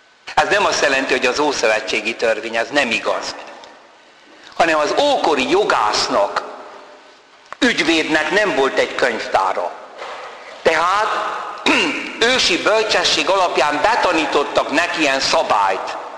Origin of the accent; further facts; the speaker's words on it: Hungary; now in France; Mondom, Magyarországról vagyok.